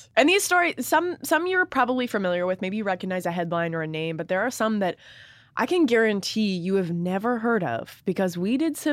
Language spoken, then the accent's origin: English; Toronto, Ontario, Canada; I'm from Toronto, yeah.